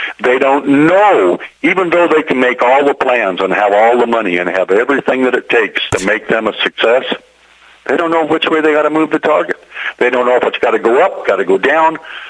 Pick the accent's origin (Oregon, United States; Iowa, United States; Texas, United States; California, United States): California, United States; San Bernardino; growing up in San Bernardino, California